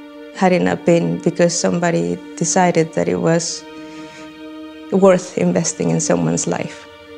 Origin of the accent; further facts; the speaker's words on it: El Salvador; Growing up in El Salvador, it was a pretty scary time. It was probably the highest time of civil unrest in El Salvador with the civil war.